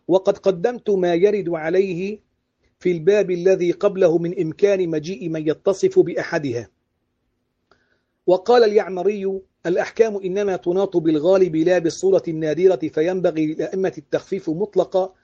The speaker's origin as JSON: {"language": "Arabic", "country": "Syria", "said": "يعني مثلا نحن عندنا في سوريا مساجد يقرؤون آية آية آية آية واحدة،"}